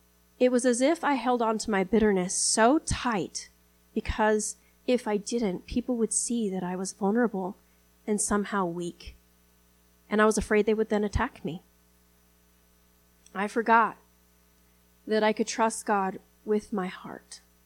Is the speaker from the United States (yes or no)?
no; Thailand; growing up in Thailand and going to Bangkok all the time